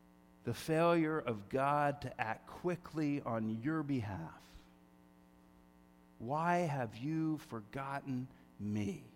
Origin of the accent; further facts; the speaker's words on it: New Jersey, United States; I don't know, growing up in the Jersey Shore or being around beaches, one of the things that was always sort of interesting